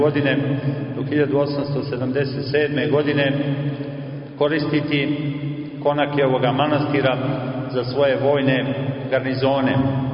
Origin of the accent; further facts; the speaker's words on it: Zagarač, Danilovgrad, Montenegro; Ja koji dolazim iz Zagarača, iz Katunske Nahije, koji sam bliži Cetinju